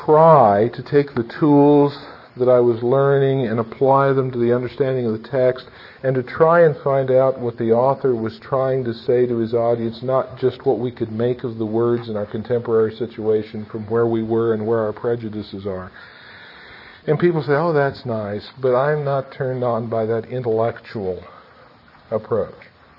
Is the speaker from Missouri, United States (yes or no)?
no; Philadelphia, Pennsylvania, United States; since I'm from the Philadelphia area, with a little bit of attitude.